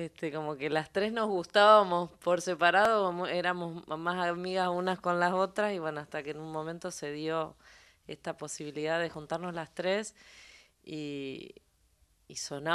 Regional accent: Zárate, Buenos Aires Province, Argentina; no me crié en Buenos Aires, digamos, yo soy una migrante de la provincia de Buenos Aires, criada en Zárate, también vengo de una familia por parte de mi viejo de Salta

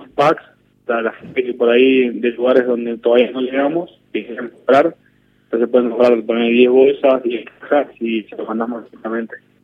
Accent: Corrientes, Argentina; yo soy de Corrientes, la capital del arroz junto con Entre Ríos

